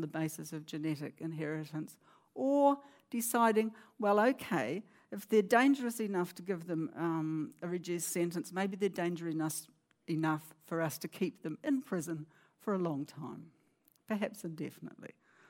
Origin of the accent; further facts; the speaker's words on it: Dunedin, Otago, New Zealand; because you can tell from my voice, I come from New Zealand.